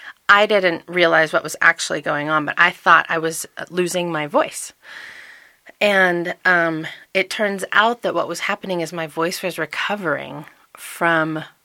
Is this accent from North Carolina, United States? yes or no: no; Texas, United States; also born or lived in Little Rock, Arkansas; now in Colorado, United States; So I grew up in Texas, although I wasn't born there. I was born in Little Rock, Arkansas. My mom was in the Air Force, and she was stationed there.